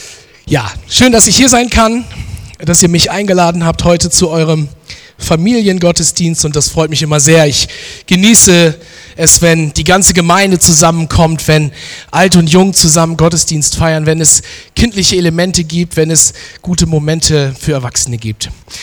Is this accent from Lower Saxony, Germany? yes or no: yes; Oldenburg, Lower Saxony, Germany; ich komme aus Oldenburg